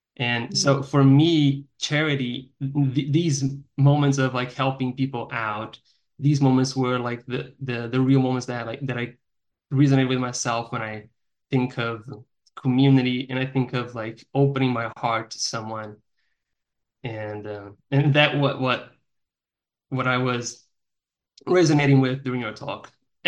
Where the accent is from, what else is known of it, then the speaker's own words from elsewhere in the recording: Brazil; now in North America; So I'm from Brazil. I arrived here in North America last year in May. So and I'm from a small town in Brazil.